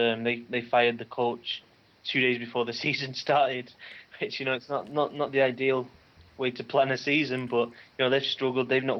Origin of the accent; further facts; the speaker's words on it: Rochdale, North West England, United Kingdom; now in Mexico; I'm from Rochdale, which is about 20 minutes outside of Manchester. So yeah, grew up there and ended up here.